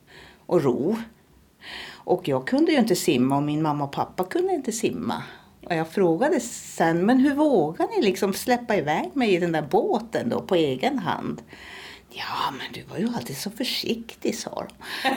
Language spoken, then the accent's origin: Swedish; Norway; Swedish is a second language; moved away as an adult; now in Luleå, Sweden; jag är född och uppvuxen i Norge och flyttade till Luleå när jag var i kanske 25 års ålder.